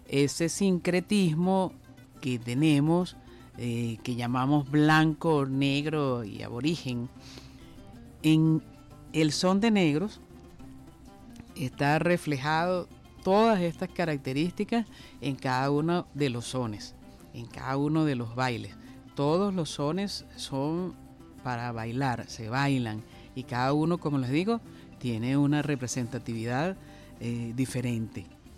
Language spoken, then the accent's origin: Spanish; Venezuela; de cómo somos los venezolanos, que además somos